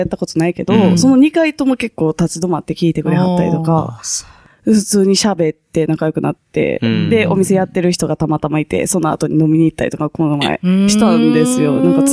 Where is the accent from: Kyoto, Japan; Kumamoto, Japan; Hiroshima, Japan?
Kyoto, Japan; now in Tokyo, Japan; 私やっぱ京都出身やし、京都のご飯はやっぱ美味しいですよね。